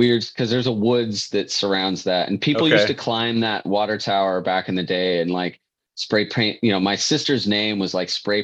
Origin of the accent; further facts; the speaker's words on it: Victor Point, United States; I didn't grow up in Silverton. I grew up in Victor Point, which is, I think we talked about this.